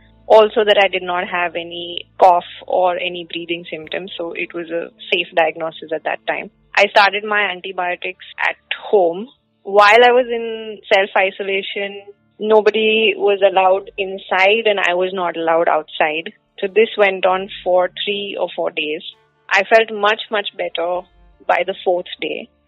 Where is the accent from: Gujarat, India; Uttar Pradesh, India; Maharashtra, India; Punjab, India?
Gujarat, India; Ahmedabad; English is a second language; I'm 34 years old. I'm from Ahmedabad. My sister Subhriti and I run a French patisserie in Ahmedabad